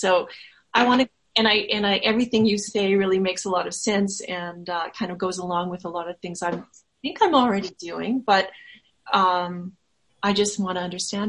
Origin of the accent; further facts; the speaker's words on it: Calgary, Alberta, Canada; I'm from Canada, too, from Calgary.